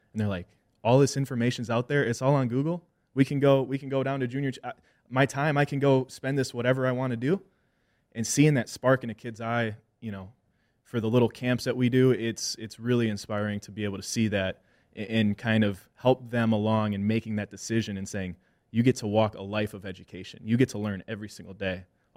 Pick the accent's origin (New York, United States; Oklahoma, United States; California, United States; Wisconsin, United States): Wisconsin, United States; Like I'm a mixed kid and I'm in an Irish, you know, Wisconsin family.